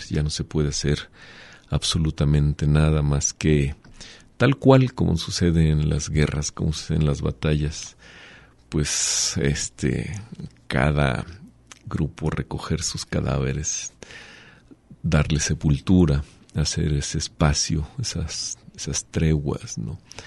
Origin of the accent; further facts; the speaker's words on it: Mexico; todos nosotros en México, en una sociedad como la mexicana, pues estamos metidos en estas coacciones de la fuerza